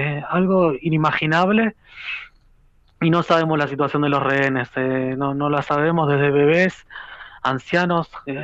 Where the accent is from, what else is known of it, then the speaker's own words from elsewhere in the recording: Rosario, Santa Fe, Argentina; moved away as an adult; Yo personalmente voy a cumplir 42 años, o sea, viví 21 años en Rosario, nunca dejé